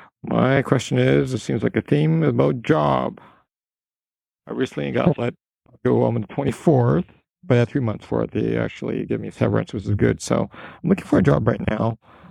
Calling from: Canada; calling from Canada.

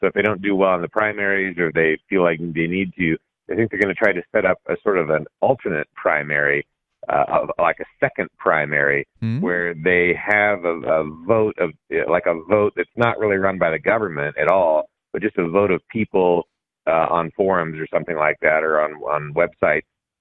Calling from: Colorado, United States; No, I'm calling from Colorado, actually.

